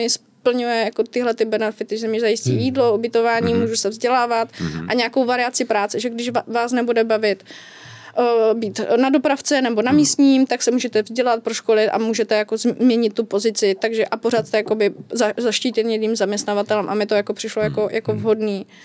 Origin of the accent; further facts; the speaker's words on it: Opava, Moravian-Silesian Region, Czechia; moved away as an adult; now in Prague, Czechia; Já pocházím z Opavy a chtěla jsem se osamostatnit po střední škole